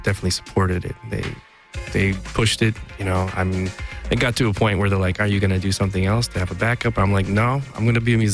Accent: Canoga Park, California, United States; I grew up right in the San Fernando Valley, right in Canoga Park.

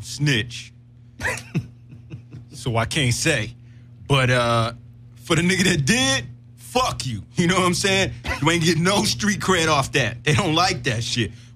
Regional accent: West Palm Beach, Florida, United States; I'm actually from West Palm Beach, Florida.

